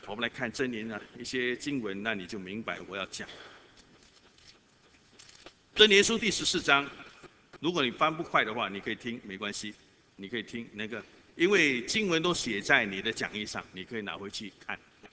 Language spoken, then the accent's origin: Chinese; Singapore; 我们要周济穷人，因为我们新加坡人已经失去了那种概念，去帮助人，尤其是需要的人、穷乏人。